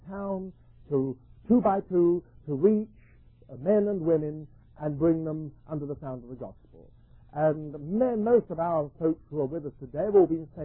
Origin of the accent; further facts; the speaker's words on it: United Kingdom; And then we all say, now we're British, we are going to have a cup of tea.